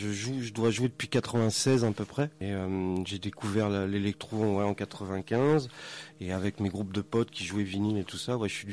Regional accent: France; Chez nous en France, et justement ça se fait très peu.

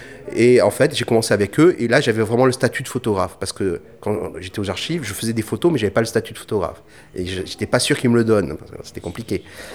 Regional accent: Périgueux, Nouvelle-Aquitaine, France; Et parce que je suis du Périgord, voilà. Je suis natif de Périgueux.

